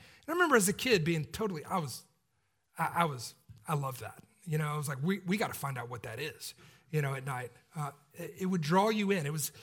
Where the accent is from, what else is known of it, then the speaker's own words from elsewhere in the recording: Atlanta, Georgia, United States; I grew up in Atlanta, as y'all know